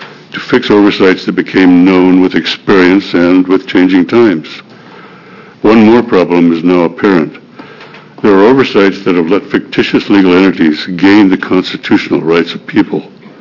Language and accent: English; Yamhill, Oregon, United States; I'm from Yamhill, Oregon.